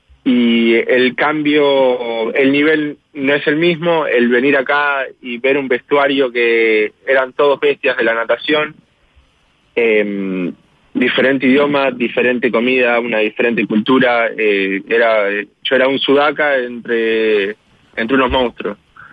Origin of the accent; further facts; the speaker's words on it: Maldonado, Uruguay; Yo soy de Maldonado, así que el tener el mar cerca era elemental para mí aprender a nadar.